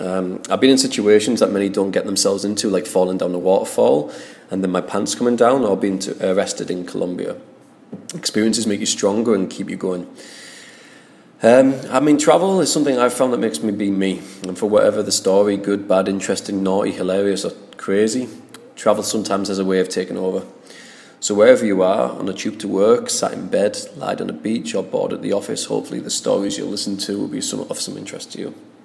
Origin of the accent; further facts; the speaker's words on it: Stockton-on-Tees, North East England, United Kingdom; I'm from the northeast of England, a tiny place called Stockton-on-Tees. I'm not Scottish, for any of you guys not from England, and I'm not a Geordie. Think of Game of Thrones area and you'll understand my accent a little bit more.